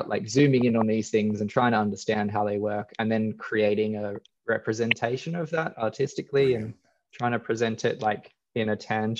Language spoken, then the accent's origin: English; Australia; growing up in Australia